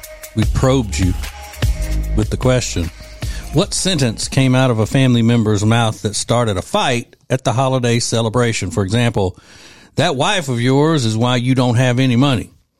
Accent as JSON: {"language": "English", "region": "Louisiana", "country": "United States", "said": "And I'm from Louisiana."}